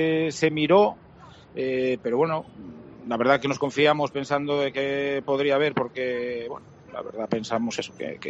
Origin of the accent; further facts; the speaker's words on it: Spain; Y somos 50 españoles los que nos llamaron para venir aquí.